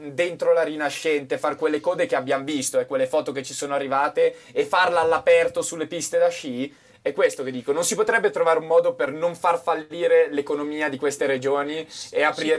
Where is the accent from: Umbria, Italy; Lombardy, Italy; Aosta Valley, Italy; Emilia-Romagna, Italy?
Aosta Valley, Italy; io sono valdostano, no?